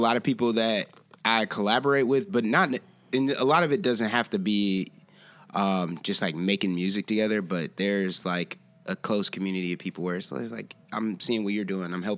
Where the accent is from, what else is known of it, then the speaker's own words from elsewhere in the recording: Columbus, Ohio, United States; Like, it's like I was born here, raised here, but, like, I grew up in Columbus.